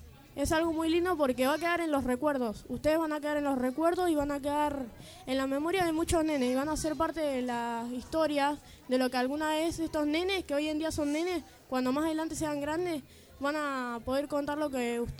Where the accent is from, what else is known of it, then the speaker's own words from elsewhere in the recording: Berisso, Buenos Aires Province, Argentina; tengo 14 años, soy de Berisso